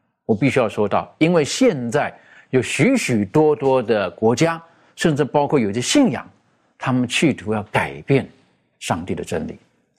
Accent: China

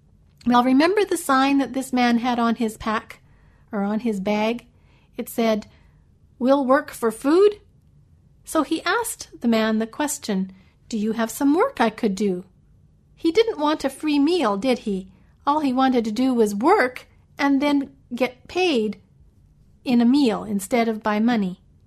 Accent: British Columbia, Canada; also born or lived in Washington State / Saskatchewan / Alberta; I always tell people that I'm from British Columbia because that's where I grew up. I've also lived in Washington State and in Saskatchewan and Alberta.

